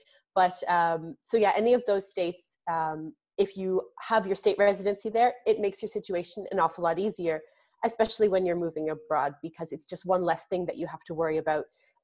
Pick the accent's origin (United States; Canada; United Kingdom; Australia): Canada; Now, I'm a Canadian, but I don't specialize in Canadian tax.